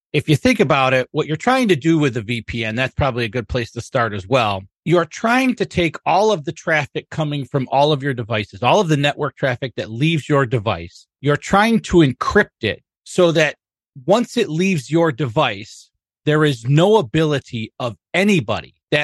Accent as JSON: {"language": "English", "town": "Rochester", "region": "New York", "country": "United States", "tie": "born or raised there", "said": "again, Rochester, New York."}